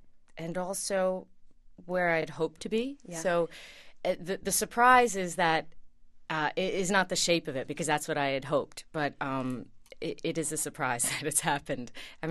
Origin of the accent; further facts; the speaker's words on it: Queens, New York, United States; Well, I think I grew up in Queens, and I think there's a similar attitude, not certainly a sound, but there's a similar attitude.